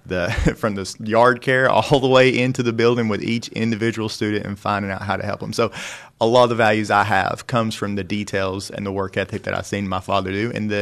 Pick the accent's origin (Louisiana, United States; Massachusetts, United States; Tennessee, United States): Tennessee, United States; Jamestown; I'm from Jamestown, Tennessee. So I grew up in a small community called Allert.